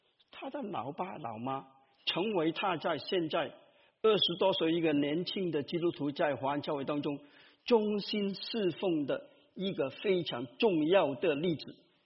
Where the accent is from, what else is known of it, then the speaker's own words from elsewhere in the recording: Guangdong, China; 我们广东人是这样讲的，有怨无路诉